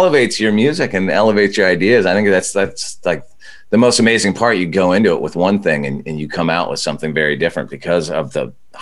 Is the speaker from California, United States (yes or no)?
yes; Santa Barbara, California, United States; Like, I didn't grow up in a big, big city. I grew up in a medium-sized city. I grew up in Santa Barbara.